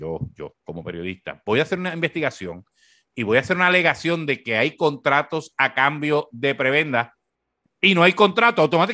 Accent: Corozal, Puerto Rico; el Colegio de la Sagrada Familia en Corozal, de donde yo soy.

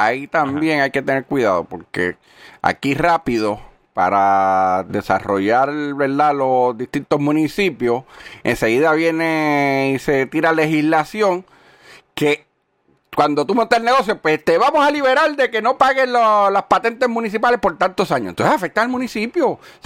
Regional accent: San Lorenzo, Puerto Rico; Yo que soy de San Lorenzo.

